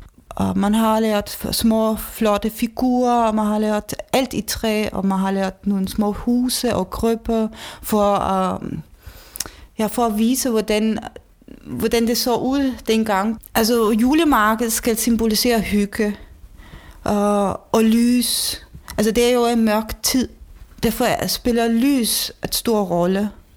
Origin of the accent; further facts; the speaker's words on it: Bavaria, Germany; jeg kommer nu fra Sydtyskland, så jeg kan kun snakke om den region, Bayern.